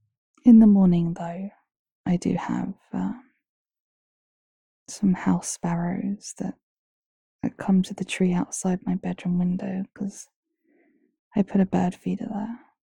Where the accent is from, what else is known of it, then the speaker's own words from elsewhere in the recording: London, United Kingdom; I grew up in London, so I think once you get through that noise, you know, you can pretty much sleep through anything. Where I grew up, actually, in London, it was on like a council estate